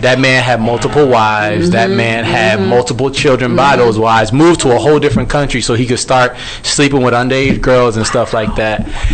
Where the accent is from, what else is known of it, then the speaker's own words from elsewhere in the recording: New Jersey, United States; I'm from Jersey